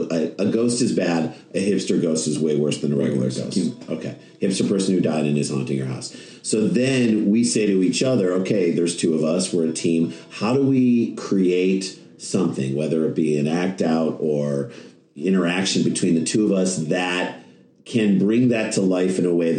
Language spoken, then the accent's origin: English; St. Louis, Missouri, United States; now in New York, United States; So what happened to us is we came to New York in 1994. So we grew up in St. Louis, Missouri, which is like Midwest.